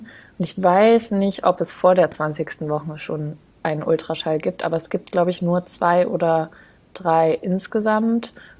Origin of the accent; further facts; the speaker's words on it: Braunschweig, Lower Saxony, Germany; Ich komme ursprünglich aus Braunschweig, also aus dem Raum Hannover.